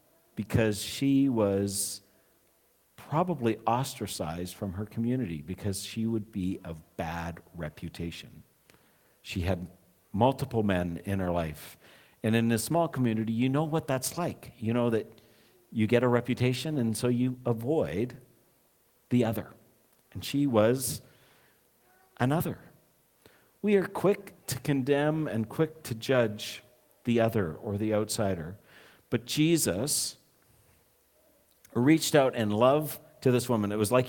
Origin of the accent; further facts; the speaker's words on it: Canada; I met him because I'm Canadian.